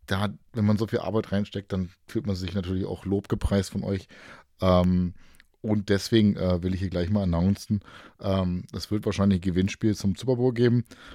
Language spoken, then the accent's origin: German; Berlin, Germany; selbst ich als Berliner sage